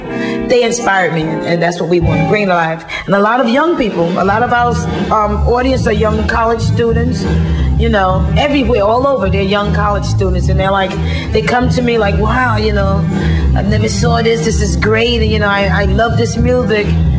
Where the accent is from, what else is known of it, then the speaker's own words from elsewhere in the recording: Augusta, Georgia, United States; born there; I was born in Augusta, Georgia, so like my first solo and was when I did like … as like 5 years old.